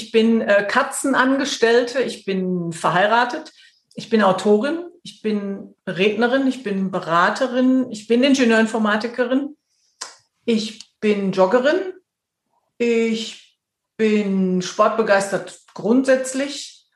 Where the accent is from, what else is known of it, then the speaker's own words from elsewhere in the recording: Dortmund, North Rhine-Westphalia, Germany; born there; ich bin gebürtige Dortmunderin